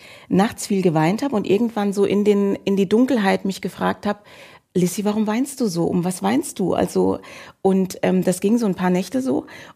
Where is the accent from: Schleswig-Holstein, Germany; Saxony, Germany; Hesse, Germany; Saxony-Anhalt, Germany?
Hesse, Germany; Frankfurt; Also ich bin in Frankfurt groß geworden